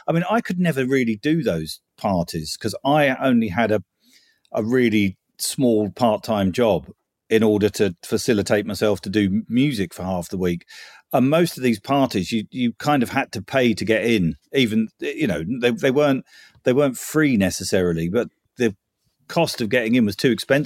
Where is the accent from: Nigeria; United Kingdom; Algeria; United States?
United Kingdom; England; accent: soft southern; Sort of arrived with my soft southern accent